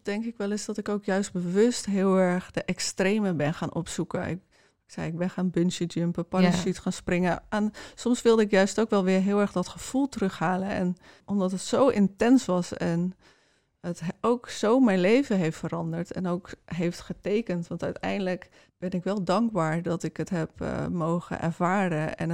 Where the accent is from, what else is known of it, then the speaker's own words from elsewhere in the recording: Groningen, Netherlands; En ik kom uit Groningen. Dus misschien lag het aan de Groningse nuchterheid.